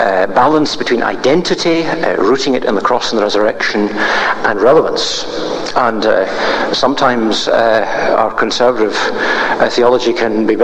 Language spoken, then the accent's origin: English; Scotland, United Kingdom; I, as a Scot, was introducing a German theologian